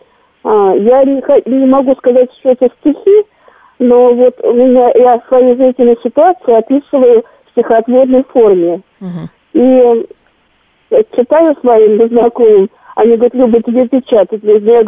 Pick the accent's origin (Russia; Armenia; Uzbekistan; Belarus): Russia; Podolsk, Moscow Oblast; из Подольска.